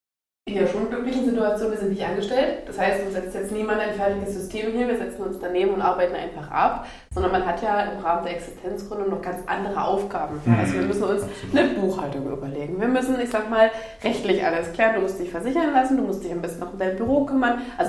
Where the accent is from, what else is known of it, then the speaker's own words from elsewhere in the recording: Gera, Thuringia, Germany; ich komme aus Gera, da erzähle ich halt jetzt vielleicht 1-2 Mal in diesem und ich liebe meine Heimat, ich wüsste aber, also so, ich bin jetzt hier in Berlin